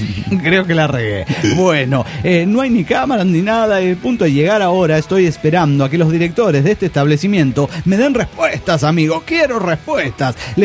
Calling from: Costa Rica; Desde la muy inundada Costa Rica, llovió mucho

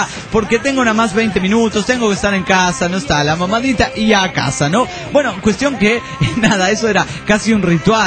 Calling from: Mexico City, Mexico; de México, México.

